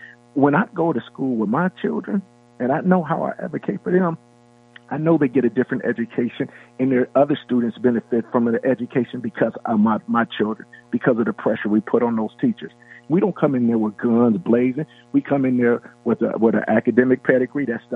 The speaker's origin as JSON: {"language": "English", "town": "Milwaukee", "region": "Wisconsin", "country": "United States", "tie": "born or raised there", "said": "I grew up in Milwaukee, Wisconsin, on 7th and Melvina, which was a low SES neighborhood."}